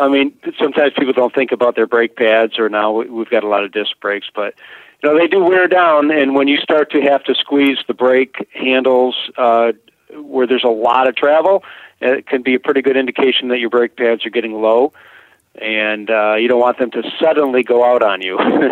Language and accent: English; Manistique, Michigan, United States; I grew up in Manistique, so yes, a beautiful little town up there. It still has my heart, that's for sure.